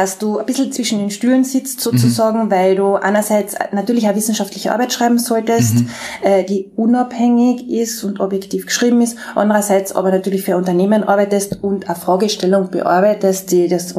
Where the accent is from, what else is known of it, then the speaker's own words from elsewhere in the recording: Austria; als Österreicherin ist es relativ schwierig, dann einfach an einer deutschen Uni, also einen Doktorvater in Deutschland zu finden.